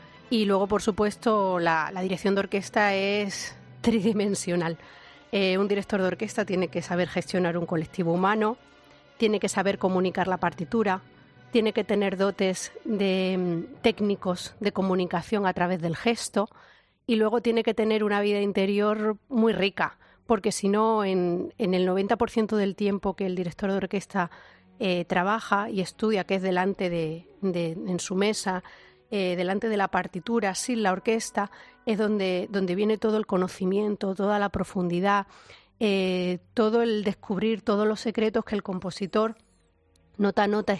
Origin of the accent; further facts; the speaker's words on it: Linares, Andalusia, Spain; en casa de unas tías mías en Linares, en Jaén, de donde yo soy.